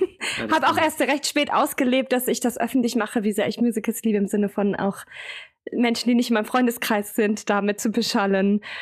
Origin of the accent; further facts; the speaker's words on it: Stuttgart, Baden-Württemberg, Germany; Anhand der Stücke weiß man schon, wo ich groß geworden bin, weil die liefen alle hintereinander im SI-Zentrum.